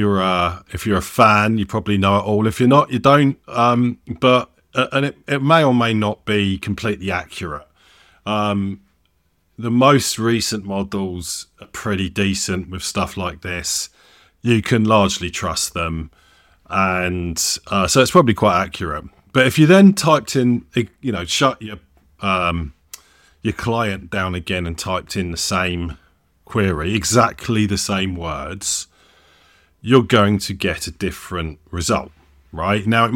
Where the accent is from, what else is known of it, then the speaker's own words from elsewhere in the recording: United Kingdom; We're British, right? We like to, you know, crisp ourselves up in the blazing sun because we see it so infrequently.